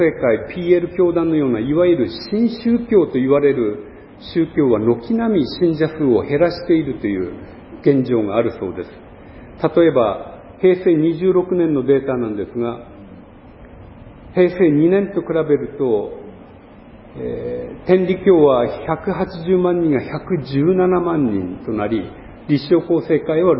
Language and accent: Japanese; Yamagata, Japan; 私の生まれ育った山形では一回も雪下ろしがなかったというんですね。あの非常に雪の多いところなんですけれども